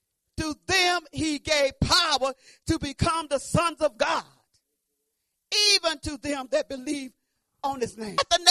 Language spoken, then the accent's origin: English; Detroit, Michigan, United States; born there; And I was born in Detroit in the gutter, you know what I'm saying?